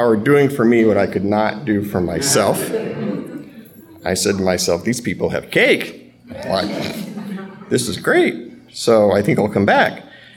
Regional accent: Van Nuys, California, United States; So I grew up here in the Valley. I was born in Van Nuys, lived in Panorama City

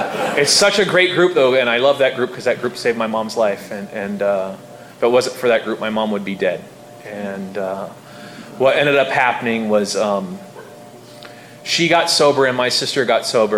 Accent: Artesia, California, United States; And I grew up in Artesia. If you know where that's at, I'm sorry. It's a city best seen in a rear-view mirror, you know. It's a suburb of Long Beach where I make my home today.

